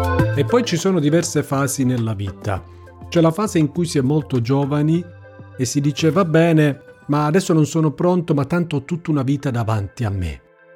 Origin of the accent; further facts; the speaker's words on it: Apulia, Italy; nel mio dialetto in Puglia, ma penso un po' in tutto il Sud, il lavoro si dica fatica.